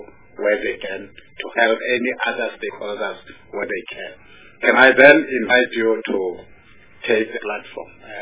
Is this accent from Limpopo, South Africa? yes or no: yes; Limpopo, South Africa; I'm hailing from Limpopo. It's where I come from.